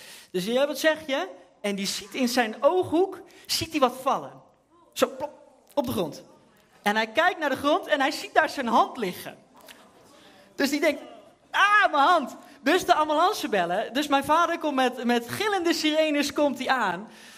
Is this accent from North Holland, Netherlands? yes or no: yes; Amsterdam, North Holland, Netherlands; Misschien hoor je het aan mij, ik kom niet uit deze regio. Ik kom uit de regio Amsterdam.